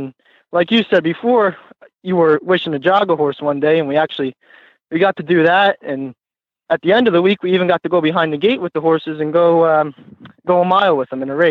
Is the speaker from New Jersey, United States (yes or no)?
yes; New Jersey, United States; I went to my first camp at Gateway Farm in New Jersey, because I'm from New Jersey, and that was the closest camp for me.